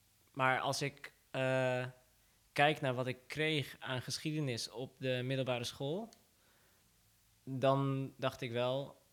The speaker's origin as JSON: {"language": "Dutch", "country": "Iraq", "said": "ik kom uit Irak, maar ik ben christelijk. Dus Mesopotamia, daar stammen wij af. Dus dan woon je in een islamitisch land, terwijl je zelf niet islamitisch bent."}